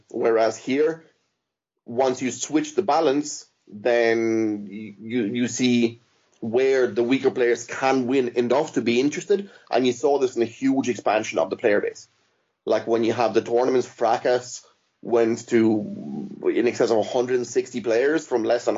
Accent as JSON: {"language": "English", "country": "Ireland", "said": "which to me as an Irishman is just a bizarre concept."}